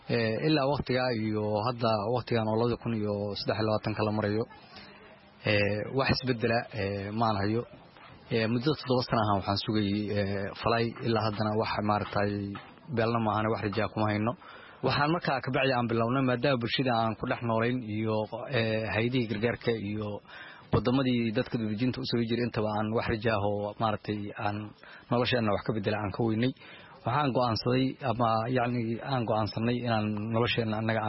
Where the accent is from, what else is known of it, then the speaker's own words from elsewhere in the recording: Mogadishu, Banadir, Somalia; waxaan ka imaaday magaalada muqdisho muddo 12 sano aan ku noolaa qaxootigan